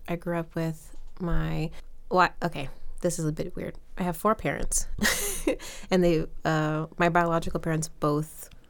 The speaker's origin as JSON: {"language": "English", "town": "Hampton Roads", "region": "Virginia", "country": "United States", "tie": "born or raised there", "said": "I grew up in Hampton Roads, and if you don't know where that is, I'll just say Virginia Beach. But it's not really near Virginia Beach."}